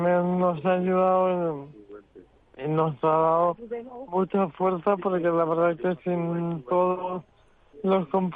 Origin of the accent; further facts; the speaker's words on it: Madrid, Community of Madrid, Spain; Sí, soy de Madrid.